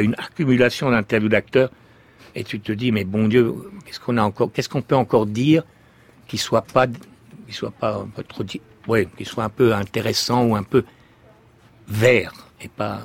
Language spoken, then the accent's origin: French; Grand Est, France; born there; Moi, je suis né en Alsace.